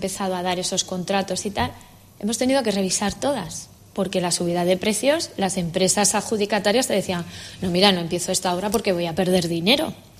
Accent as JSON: {"language": "Spanish", "town": "Quijano", "region": "Cantabria", "country": "Spain", "tie": "born or raised there", "said": "Quijano, que es mi pueblo, es el que menos ha crecido"}